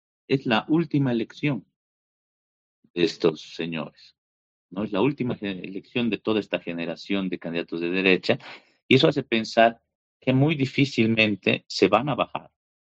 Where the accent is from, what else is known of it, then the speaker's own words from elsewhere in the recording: Bolivia; eso lo sabemos todas y todos quienes somos bolivianos